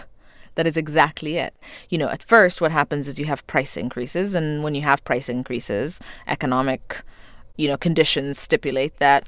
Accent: Ethiopia; I grew up in Ethiopia in the 80s.

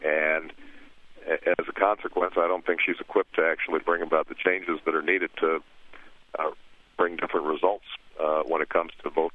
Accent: Illinois, United States; Illinois is a pretty big state, and it may be discounted because it's my home state.

